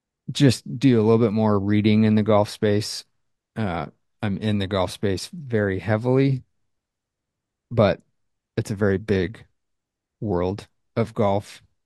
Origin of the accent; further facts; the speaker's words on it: Washington, United States; We grew up in Washington State, lived there forever, had two kids there, and then we just were ready for a big change.